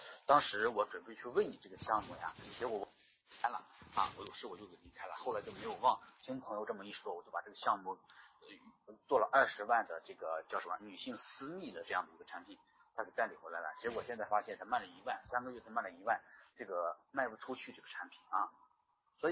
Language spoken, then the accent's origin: Chinese; Shanxi, China; 的老总是我们山西人嘛